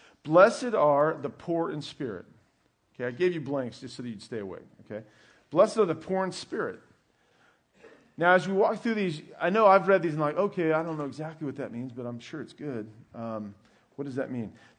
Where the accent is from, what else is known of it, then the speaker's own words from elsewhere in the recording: Herndon, Virginia, United States; I grew up in Herndon